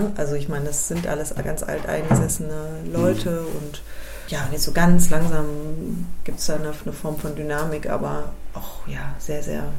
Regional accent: West Germany, Germany; Diese Erfahrung jetzt mal so als Wessi, so ein bisschen so die Orchidee zu sein und das Ungewöhnliche und das etwas Komische, das finde ich ehrlich gesagt auch mal ganz gut.

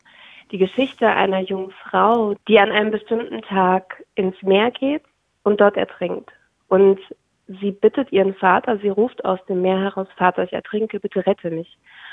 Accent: Germany; born there; first language Ukrainian; German is a second language; Man muss dazu sagen, ich bin in Deutschland geboren. Ukrainisch ist zwar meine Erstsprache, aber ich sehe mich selber als Deutsch-Ukrainerin.

